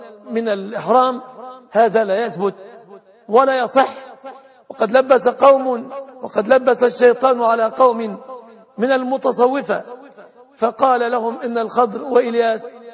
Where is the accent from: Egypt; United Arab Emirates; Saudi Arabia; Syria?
Egypt; أن يحفظ بلادنا مصر